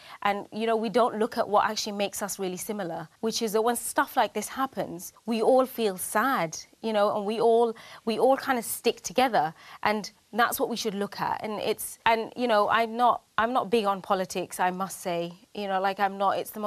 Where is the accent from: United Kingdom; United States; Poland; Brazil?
United Kingdom; I'm proud of being Muslim. I'm proud of being British. I'm proud to be Bangladeshi.